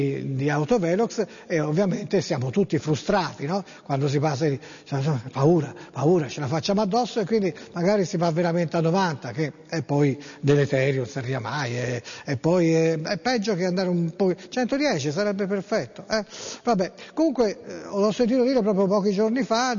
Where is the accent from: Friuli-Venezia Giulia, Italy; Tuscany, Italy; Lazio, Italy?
Tuscany, Italy; Staffoli; Io sono di Staffoli, sono lì